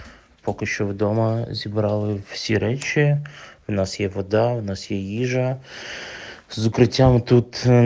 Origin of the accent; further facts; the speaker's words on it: Kyiv, Ukraine; я з Києва, живу на Нивках